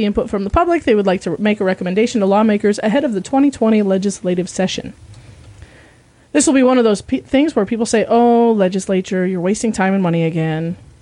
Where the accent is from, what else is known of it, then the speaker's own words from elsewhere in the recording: Salt Lake City, Utah, United States; No, but I grew up in Salt Lake, so this is part of why it caught my eye.